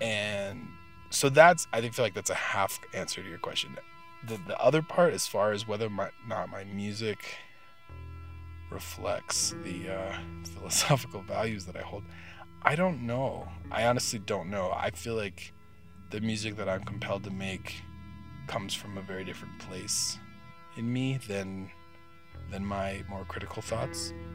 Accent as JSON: {"language": "English", "town": "Santa Maria", "region": "California", "country": "United States", "tie": "born or raised there", "said": "I grew up in California, a little town called Santa Maria. That region still feels like home in a different way because I grew up there."}